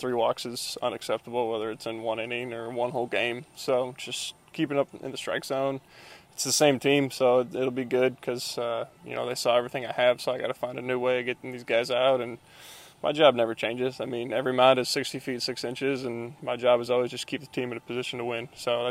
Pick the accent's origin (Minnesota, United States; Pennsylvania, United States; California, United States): Minnesota, United States; I grew up in Minnesota